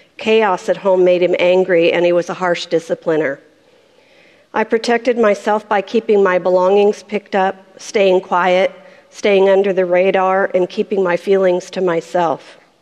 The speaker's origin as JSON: {"language": "English", "town": "Portland", "country": "United States", "tie": "born or raised there", "said": "I was born in Portland. I grew up near the airport, and I lived in the same house until I was married for 18 years."}